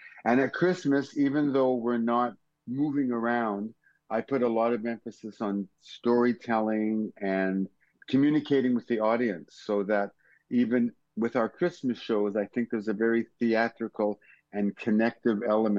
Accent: Toronto, Ontario, Canada; moved away as an adult; now in Montreal, Canada; actually I'm originally from Toronto, but I've been in Montreal since the early 70s. I came here to do my musical studies at McGill

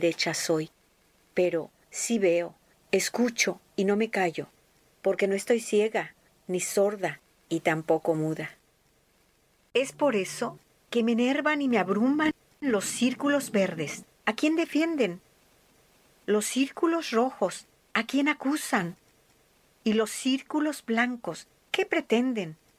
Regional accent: Mexico; moved away; Dejé mi país no por placer, más bien por alternativa. Sí, salí de México, pero México nunca salió de mi corazón.

